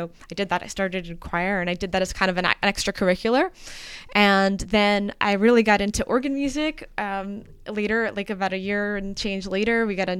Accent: New York, United States; And I'm like, I'm a New Yorker. I don't want to deal with horses.

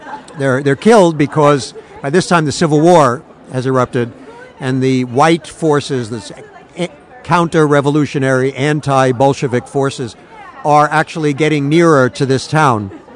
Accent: New York, United States; It's my hometown.

